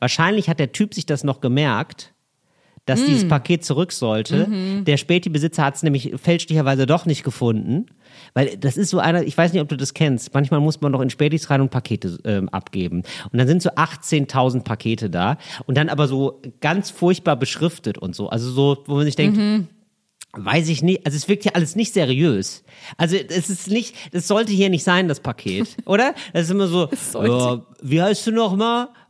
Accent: Geldern, North Rhine-Westphalia, Germany; das ist nahe meiner alten Heimat Geldern. Liebe Grüße an den Niederrhein.

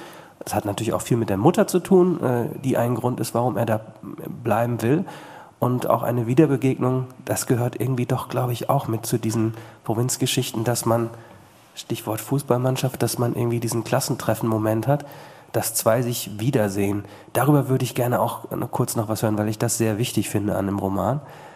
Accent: Bad Salzuflen, North Rhine-Westphalia, Germany; Also ich komme zum Beispiel aus Bad Salzuflen.

